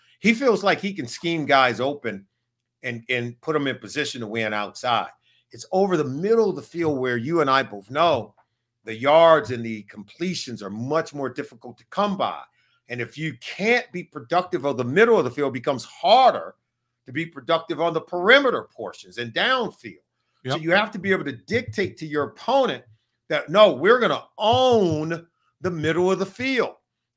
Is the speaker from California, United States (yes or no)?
yes; California, United States; they think because we came from Cali, we're soft, Dave.